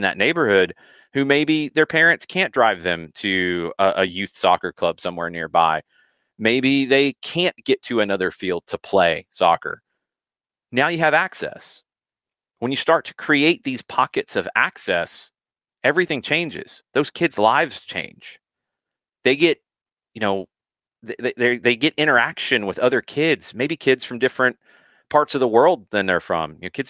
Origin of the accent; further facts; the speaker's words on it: Riverdale, Georgia, United States; I went to high school at Eagles Landing, born and raised in Riverdale in Clayton County, played for the Clayton County YMCA.